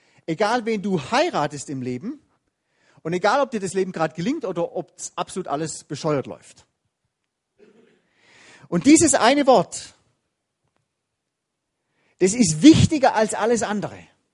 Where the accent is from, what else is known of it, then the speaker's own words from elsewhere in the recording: Baden-Württemberg, Germany; weil ich bin ja auch in Baden-Württemberg aufgewachsen.